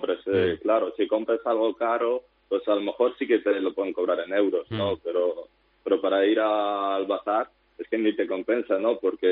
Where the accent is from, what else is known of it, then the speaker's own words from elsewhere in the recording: Spain; also born or lived in Moldova; o soy de Moldavia, o bueno, o toda mi familia es ucraniana, espera, si el único moldavo de la familia soy yo. Pero si me he criado en España.